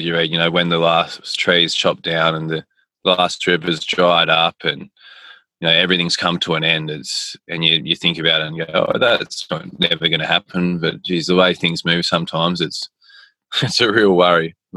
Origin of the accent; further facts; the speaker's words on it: Coffs Harbour, New South Wales, Australia; And then it can go all the way up to where I grew up near Coffs Harbour